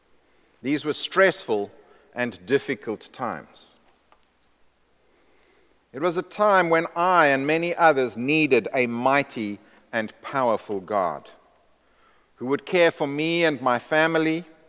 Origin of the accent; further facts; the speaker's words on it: South Africa; I was born in South Africa in 1963, and therefore grew up during the years of the apartheid regime. As a white male, I was at the forefront of advantage and privilege.